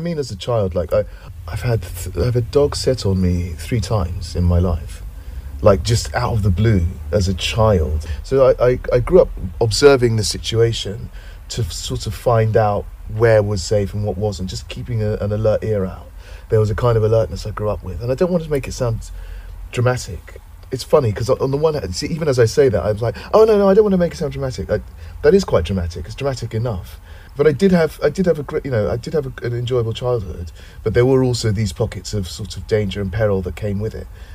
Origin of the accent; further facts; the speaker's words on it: Bromley, London, United Kingdom; also born or lived in Ghana; So when we came over, I was born in Ghana, as I said. When we came over, I was about three. We went back and forth a bit, but I remember being at school when I was about six. And I have a very clear memory of being in Bromley